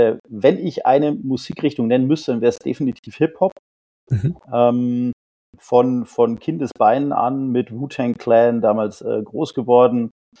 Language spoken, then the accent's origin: German; Bavaria, Germany; Landkreis Coburg, genau. Nicht aus Lautertal direkt, sondern eher ein anderes Dorf im Landkreis Coburg. Aber genau, ich komme aus der Region. Ich bin nie ernsthaft weggezogen. Bin auch heute noch hier.